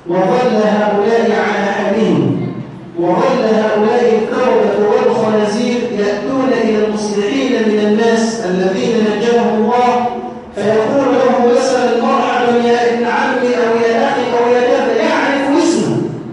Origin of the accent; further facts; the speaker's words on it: Egypt; اللهم احفظ بلدنا مصر من شر الأشر